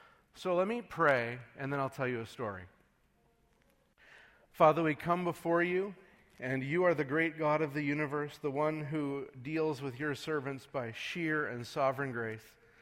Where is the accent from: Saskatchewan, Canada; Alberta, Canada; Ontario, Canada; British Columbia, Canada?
Saskatchewan, Canada; because I'm from Saskatchewan, which is probably the true middle of nowhere.